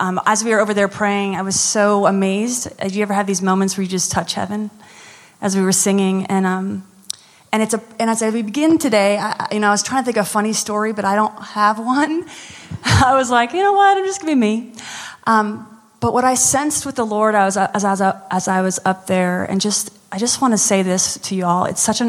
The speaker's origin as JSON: {"language": "English", "country": "United States", "lives_now": "New Orleans, United States", "said": "I know we're in Canada. I'm American. Love me."}